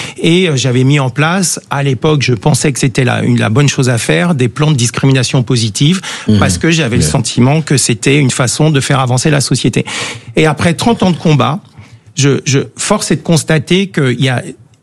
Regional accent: Meudon, Île-de-France, France; Et moi, j'ai grandi à Meudon

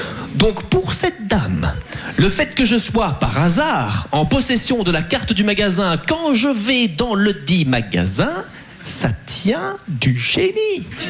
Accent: Belgium; je suis très content de jouer en France. Moi, j'adore les Français, même si je suis belge

